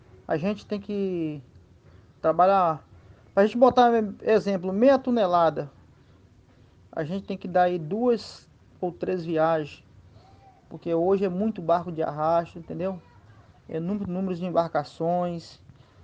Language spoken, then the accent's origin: Portuguese; Caravelas, Bahia, Brazil; Sou sim natural de Caravelas, fui nascido e criado aqui em Caravelas. Venho de uma família de pescadores, meus avós, bisavós, meus pais. São todos pescadores